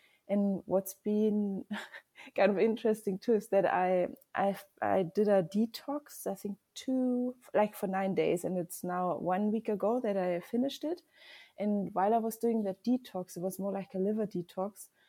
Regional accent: Germany; English is a second language; now in South Africa; I'm from Germany, but I do live most of the time in South Africa now. So I think it's a bit of a mixture, but I'm German

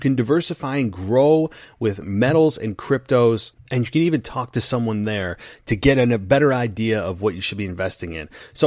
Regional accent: Albany, New York, United States; the biggest Raw moment of all time that took place in my hometown of Albany, New York, at the then Pepsi Arena.

